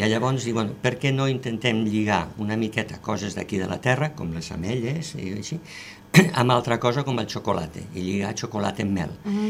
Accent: Barcelona, Catalonia, Spain; els pares són d'Arnes, tota la família és d'Arnes. Jo sóc de Barcelona, però bueno, sempre he estat molt lligat a Arnes i bueno, i es considero que és el meu poble.

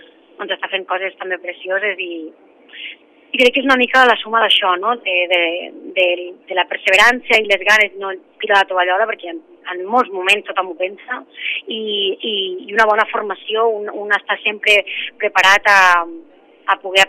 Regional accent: Miravet, Catalonia, Spain; jo soc de Miravet, jo vaig a Miravet

